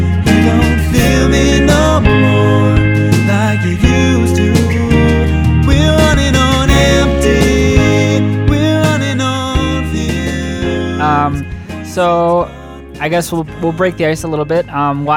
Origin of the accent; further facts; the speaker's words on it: Chicago, Illinois, United States; because I'm originally from Chicago.